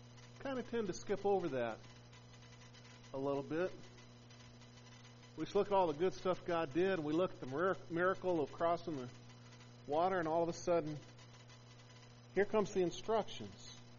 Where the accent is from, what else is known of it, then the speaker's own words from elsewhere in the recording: Albuquerque, New Mexico, United States; But I grew up in Albuquerque where the Rio Grande flows.